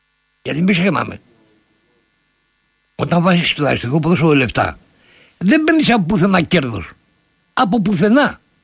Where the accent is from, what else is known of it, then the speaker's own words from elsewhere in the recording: Athens, Attica, Greece; αφού είναι η γειτονιά, είναι ο τόπος μου.